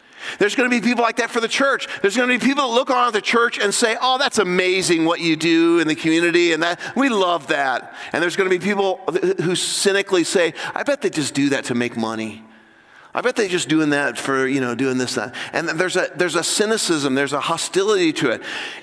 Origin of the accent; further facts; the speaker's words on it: Indianapolis, Indiana, United States; He actually made up a separate scavenger hunt list just for me, a city slicker, right? I'm from Indianapolis.